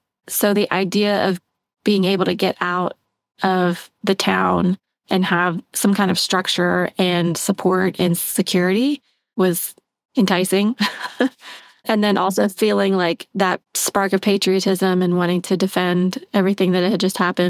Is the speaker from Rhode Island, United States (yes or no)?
no; South Carolina, United States; also born or lived in Wisconsin / Scotland / Oklahoma / Texas; So we traveled a lot growing up, but mostly South Carolina. I was born in Wisconsin. We lived in Scotland when I was a kid.